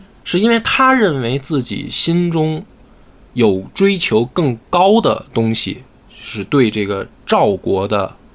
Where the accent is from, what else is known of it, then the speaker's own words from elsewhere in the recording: China; 就是因为我们其实作为中国人都能够理解这种感觉。